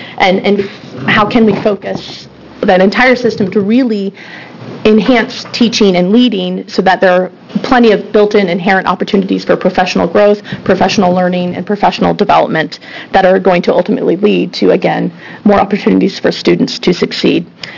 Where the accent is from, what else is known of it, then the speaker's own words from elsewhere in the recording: Springfield, Oregon, United States; I'm a teacher from Springfield